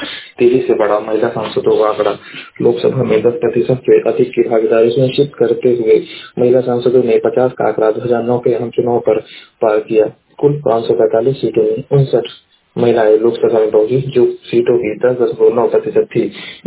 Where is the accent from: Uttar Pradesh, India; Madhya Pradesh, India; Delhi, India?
Uttar Pradesh, India; Maharajganj; मैं जिला महाराजगंज का निवासी हूँ।